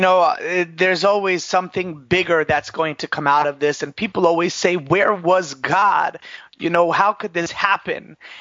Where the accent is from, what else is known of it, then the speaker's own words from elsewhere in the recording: Connecticut, United States; My hometown is, you know, in Connecticut, so this whole Sandy Hook thing just seems so surreal.